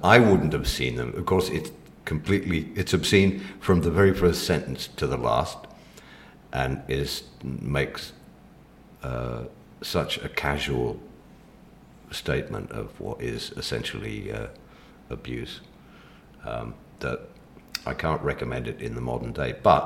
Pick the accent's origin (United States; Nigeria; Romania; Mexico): Mexico; I grew up in Mexico, and so the film Salo, which is the cinematic equivalent, appeared.